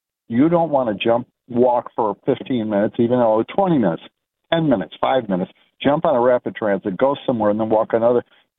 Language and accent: English; Buffalo, New York, United States; I grew up in Buffalo, South Buffalo, starting there, then out to the South Town, went to school with the governor.